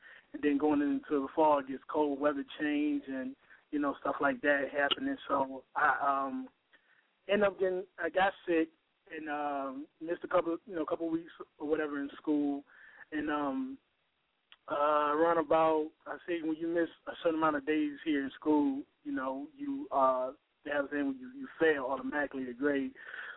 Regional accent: Hampton, Virginia, United States; I'm from Hampton, Virginia. I'm a drummer.

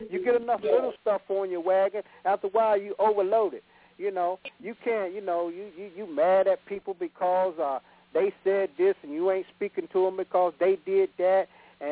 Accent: the South, United States; I would say the South, being that I'm from the South.

